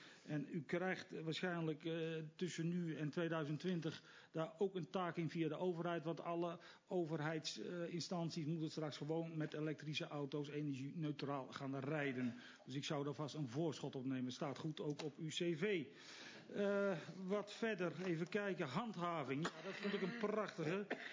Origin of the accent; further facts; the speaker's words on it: Utrecht, Netherlands; nou ik kom uit Utrecht zelf